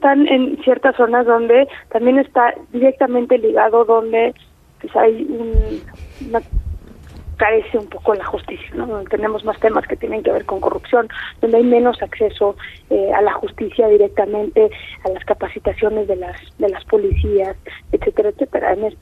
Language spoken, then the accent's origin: Spanish; Mexico; agradecerte como ciudadana mexicana la entrevista